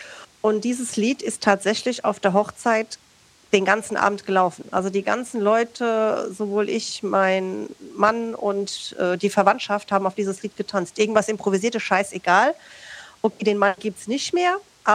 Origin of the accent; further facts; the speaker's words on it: Kaiserslautern, Rhineland-Palatinate, Germany; accent: Palatine German; ich komme ja aus Kaiserslautern und sie werden mich jetzt dafür hassen, aber ich finde Pfälzisch ganz gruselig.